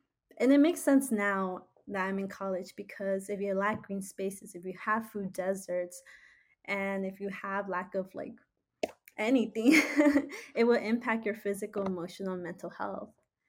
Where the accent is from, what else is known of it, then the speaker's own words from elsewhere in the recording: San Diego, California, United States; growing up in Logan Heights, which some of you may or may not know, is a low-income community in San Diego